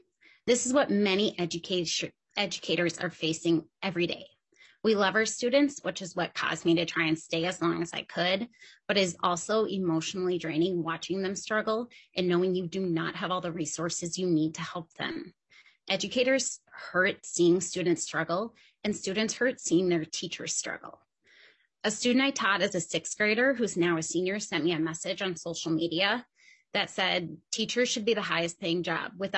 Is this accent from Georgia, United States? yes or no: no; Richfield, Minnesota, United States; I grew up in Richfield, so just a few blocks away from the South Education Center.